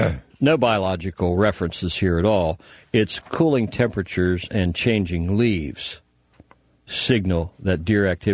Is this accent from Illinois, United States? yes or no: no; Berlin, Pennsylvania, United States; No, I grew up in Berlin.